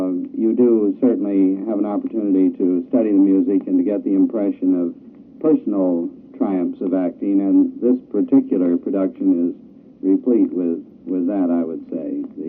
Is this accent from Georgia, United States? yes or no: no; Los Angeles, California, United States; That's correct. I came from Los Angeles.